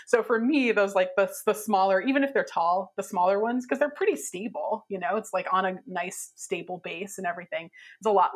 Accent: Berkeley, California, United States; I grew up in Berkeley in California, and on, you know, sort of special weekends, my family would go out to San Francisco

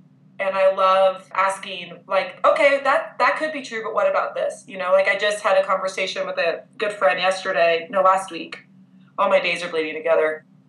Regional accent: Texas, United States; growing up in Texas as a Christian, and then we ended up switching from that charismatic church to an all-white 5-point Calvinist Presbyterian church.

